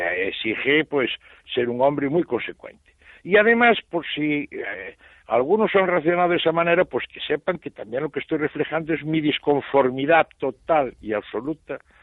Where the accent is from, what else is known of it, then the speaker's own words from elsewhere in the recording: Spain; como ciudadano español